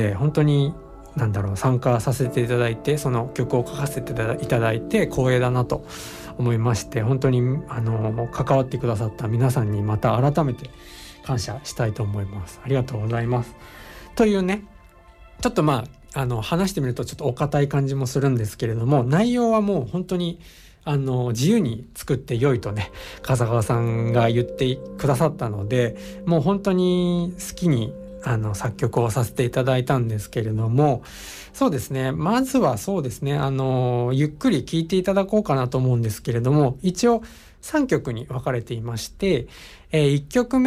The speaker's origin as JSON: {"language": "Japanese", "region": "Chiba", "country": "Japan", "tie": "born or raised there", "said": "僕地元が千葉市の稲毛区なんですけれども"}